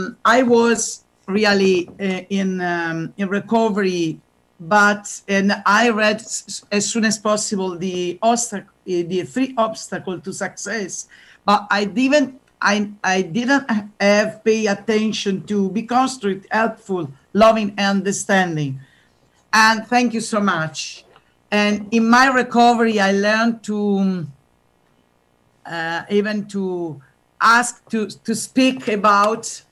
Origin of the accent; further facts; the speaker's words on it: Italy; English is a second language; Hi, Sally. … from Italy, a grateful member of Al-Anon.